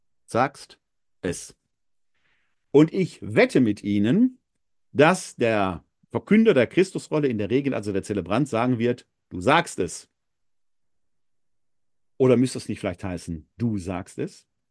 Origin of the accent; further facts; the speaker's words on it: North Rhine-Westphalia, Germany; now in Wuppertal, Germany; Ich stamme persönlich aus dem Ruhrgebiet.